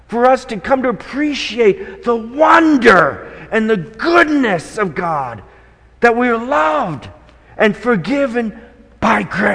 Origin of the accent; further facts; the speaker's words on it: Decorah, Iowa, United States; born there; I was born in Decorah, Iowa.